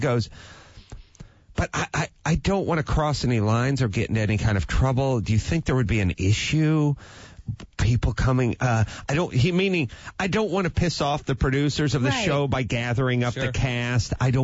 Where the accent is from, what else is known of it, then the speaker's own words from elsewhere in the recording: North Hollywood, California, United States; growing up in North Hollywood, in between digging ditches and cleaning carpets, I did some modern and some tap.